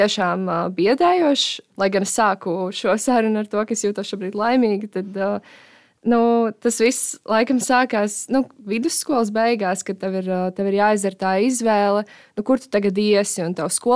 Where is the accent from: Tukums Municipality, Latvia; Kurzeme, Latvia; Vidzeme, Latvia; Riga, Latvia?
Tukums Municipality, Latvia; Tukums; Un es esmu no Tukuma